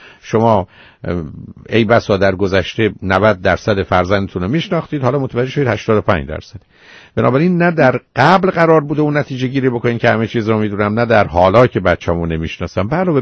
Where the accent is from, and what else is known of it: Iran